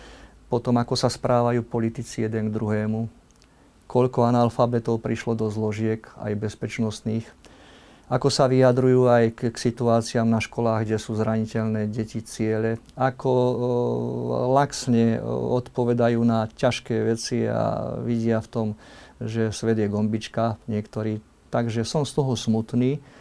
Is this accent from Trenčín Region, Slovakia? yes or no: yes; Prievidza, Trenčín Region, Slovakia; je to ešte v blízkosti môjho rodiska Prievidze, odkiaľ pochádzam. Pod Bojnickým zámkom som sa narodil